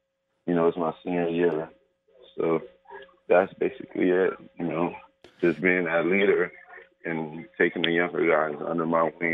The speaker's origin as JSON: {"language": "English", "region": "Florida", "country": "United States", "said": "We're from South Florida, so they knew we were going to come out there and dominate and take over Cali."}